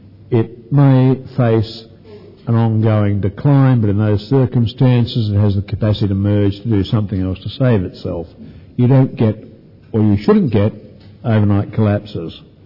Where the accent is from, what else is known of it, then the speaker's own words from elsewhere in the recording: Adelaide, South Australia, Australia; also born or lived in Footscray; I'm delighted to be in my hometown again. Although I was born in Footscray, that was an accident of positioning, which I have spoken to my mother about several times. I'm really an Adelaide boy